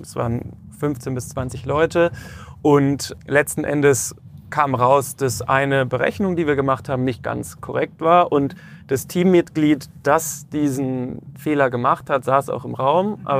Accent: Munich, Bavaria, Germany; Ich bin hier aus München, von daher sehr kurze Anreise gehabt.

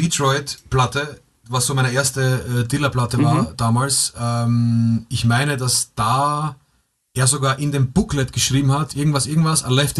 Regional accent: Vienna, Austria; Es gab halt, zumindest bei uns in Wien, gab es halt nicht wirklich was.

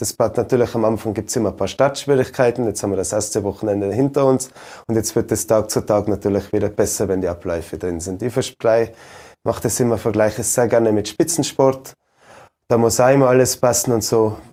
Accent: Ischgl, Tyrol, Austria; Natürlich sind wir uns alle bewusst, dass die letzten 2 Jahre sehr harte Jahre waren, gerade für meinen Heimatort.

